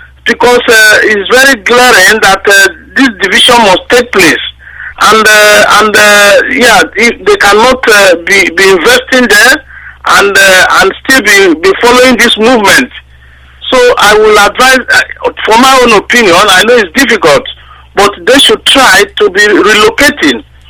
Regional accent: Okwane, Delta, Nigeria; first language Igbo; I am here from Okwane in Ndokwa local government area of Delta State.

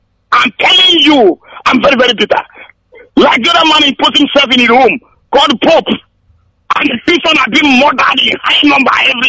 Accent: Abakaliki, Ebonyi, Nigeria; now in Enugu, Nigeria; from Enugu, an indigenous of Abakaliki province.

